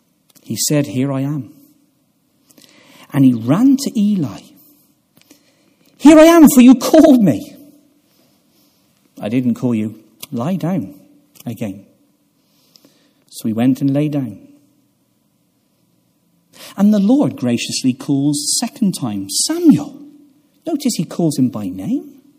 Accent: England, United Kingdom; now in Wales; When I came to Wales, they talked to me about the English disease. And as I'm English, I was quite concerned.

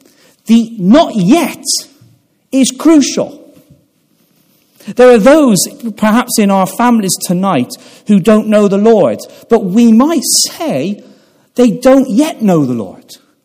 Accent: England, United Kingdom; now in Wales; When I came to Wales, they talked to me about the English disease. And as I'm English, I was quite concerned.

